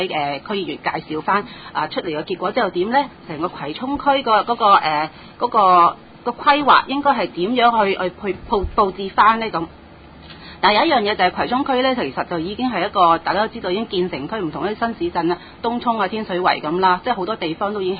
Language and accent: Cantonese; Hong Kong; 其實我哋作為香港人